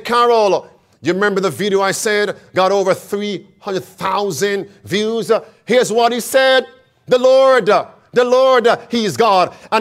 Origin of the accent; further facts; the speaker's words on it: Jamaica; You see, friends, growing up in Jamaica, the Rastafarians and those who were somewhat traditional and those who were somewhat Protestants, they were against the government